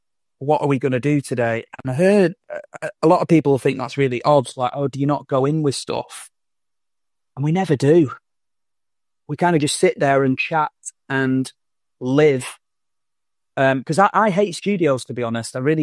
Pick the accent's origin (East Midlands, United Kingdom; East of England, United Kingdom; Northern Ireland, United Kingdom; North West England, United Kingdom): North West England, United Kingdom; Fleetwood; I'm from Fleetwood originally. I was born in Blackpool, but I grew up in Fleetwood, which, if you know Fisherman's Friends, it's where they're made.